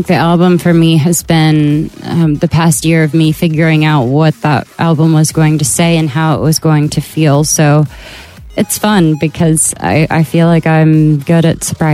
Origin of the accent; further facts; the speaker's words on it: Texas, United States; Family, yes. My family, I'm from Texas. That's just what we do.